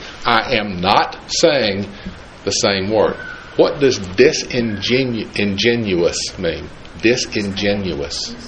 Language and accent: English; the South, United States; accent: southern; I've still got my southern accent. I'll have it till I.